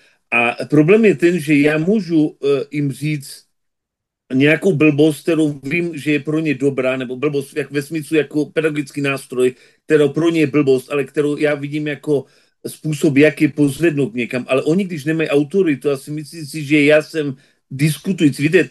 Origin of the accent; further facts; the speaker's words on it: Australia; já jsem žil v Austrálii a vyrůstal jsem v Austrálii.